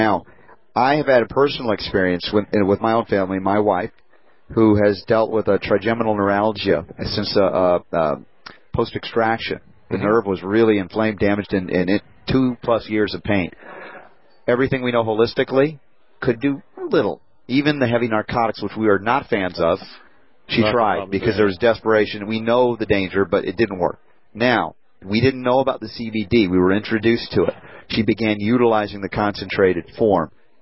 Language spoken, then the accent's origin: English; Georgia, United States; But for me, it was in Georgia when I was growing up as a teenager. It was beer.